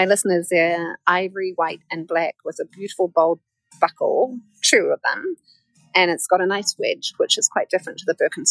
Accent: New Zealand; as a New Zealander

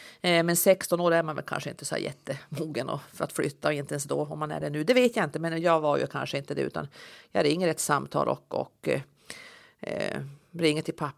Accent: Sundsvall, Västernorrland County, Sweden; also born or lived in Östersund; Och sen flyttade vi ner då till Sundsvall ganska fort. Jag var inte många månader där mina föräldrar började jobba inom industrin. Gick skola där

